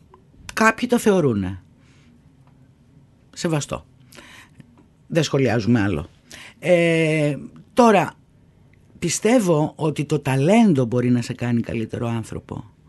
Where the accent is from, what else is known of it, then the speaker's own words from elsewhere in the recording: Greece; Καλή εμπειρία θα έλεγα ότι είναι, όμως εμένα ο τόπος μου είναι η Ελλάδα.